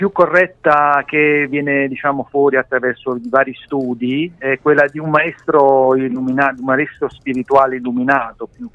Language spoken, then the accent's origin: Italian; Naples, Campania, Italy; now in Turin, Italy; Io sono napoletano, sono trasferito a Torino da 20 anni